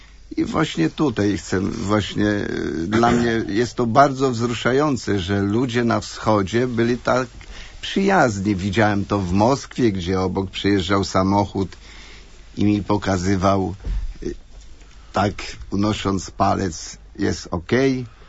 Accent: Michałów-Reginów, Masovian Voivodeship, Poland; Pochodzę z Michałowa Reginowa, jest to oddalone o 20 km od Warszawy, osada.

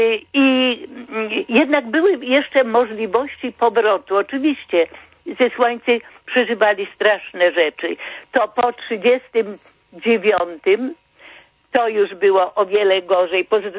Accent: Greater Poland Voivodeship, Poland; now in Wrocław, Poland; Wywodzę się z Wielkopolski, aczkolwiek mieszkam we Wrocławiu, to tam są moje korzenie

